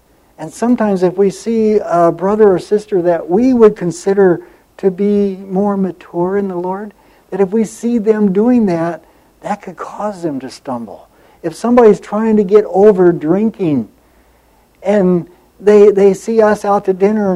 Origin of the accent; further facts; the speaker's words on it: Las Vegas, Nevada, United States; I grew up here in Las Vegas. I moved here when I was 9. I grew up in Las Vegas.